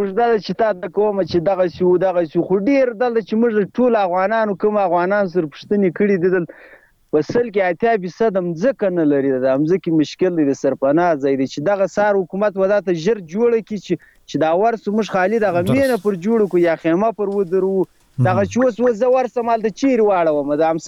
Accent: Kunduz, Afghanistan; now in Pakistan

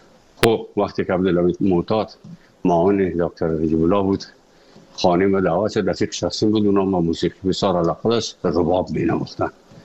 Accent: Afghanistan; moved away; also born or lived in Moscow; از افغانستان برآمدیم آمدیم سه مسکو، 4 سال مسکو به بسیار سختی وردم شدید یا زندگی را تیر کردیم

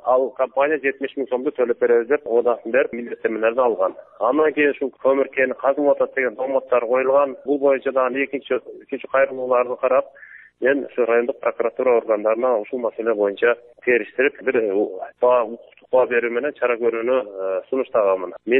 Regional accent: Osh, Osh Region, Kyrgyzstan; Мен кыргызмын, ошо Кыргызстандын эле жаранымын, менден башка эч ким жок. Мен Оштон болом.

